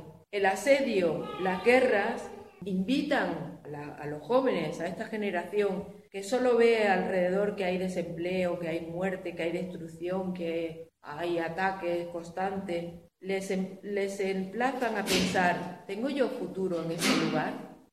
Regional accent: Gaza, Gaza Strip, Palestine; Pero yo soy de Gaza, no me quiero ir, no quiero morir fuera

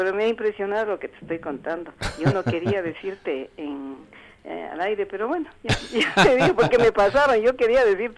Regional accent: Riobamba, Chimborazo, Ecuador; moved away; Ya, yo como vivía, digamos, como yo soy de Riobamba, vivía en Riobamba.

